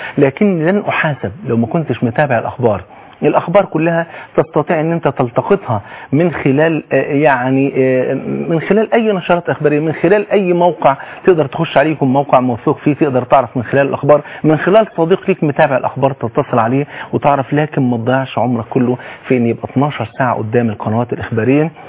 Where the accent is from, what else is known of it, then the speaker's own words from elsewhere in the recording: Egypt; بلغتنا كمصريين